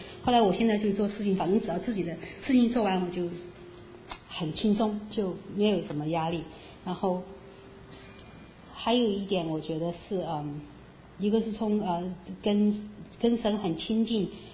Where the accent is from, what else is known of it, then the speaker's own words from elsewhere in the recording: China; 我们从大陆来的都是这种训练的，